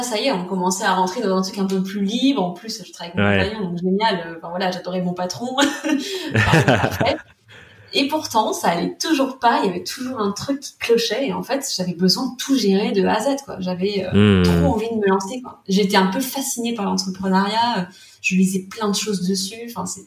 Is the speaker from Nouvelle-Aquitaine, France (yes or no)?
no; Pays de la Loire, France; Et je voulais travailler à Nantes. Je venais de Vendée.